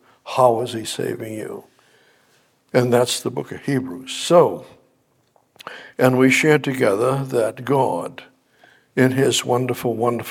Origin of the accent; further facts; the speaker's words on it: Boston, Massachusetts, United States; I was raised up in Boston area, and Methodist Church and Methodism, traditional.